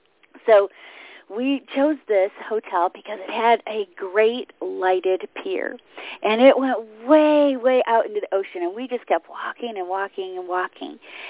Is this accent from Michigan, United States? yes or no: yes; Michigan, United States; We went to the coast, the Gulf Coast here in Texas, and I have to tell you, I'm from Michigan, and I've traveled all over the world and seen some of the most amazing beaches.